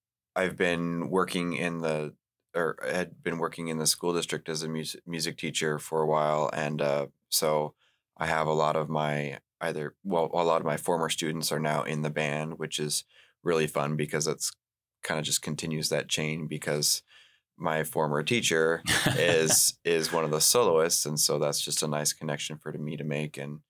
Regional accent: Juneau, Alaska, United States; I am from Juno.

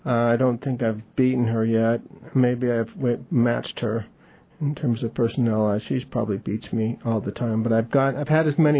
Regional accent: Alaska, United States; And growing up in Tlingit country, I'm really feel lucky to have been close

